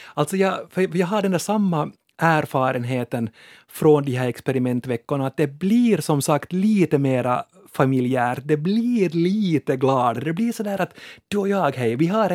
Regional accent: Vaasa, Ostrobothnia, Finland; born there; så har jag alltså i Vasa, i den stad där jag är född, börjar alltid på svenska.

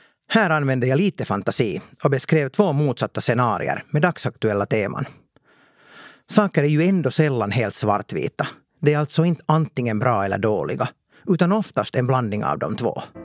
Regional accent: Espoo, Uusimaa, Finland; also born or lived in Kauniainen; När jag växte upp i Esbo och Grankulla på 80- och 90-talet var jag mer inställd på att bli diplomat, kock eller pilot.

